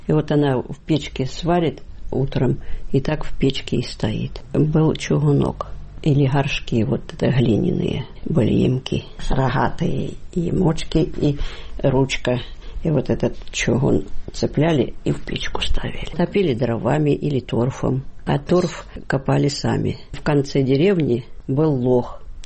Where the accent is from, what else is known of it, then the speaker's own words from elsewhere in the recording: Milenino, Kursk Oblast, Russia; born there; Я родилась в Курской области Фатежского района, село Миленино.